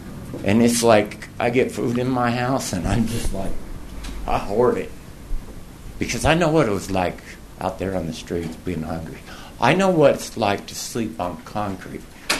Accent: St. George, Utah, United States; I'm a native Utah, and I was born in St. George, Utah.

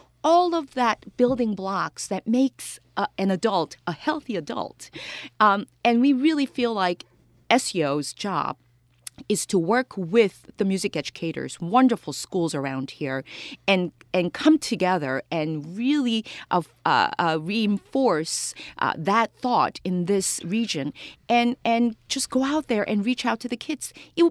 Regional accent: South Korea; I grew up in Korea, and ever since I was young, every single day, music was part of the curriculum, just like math and reading was.

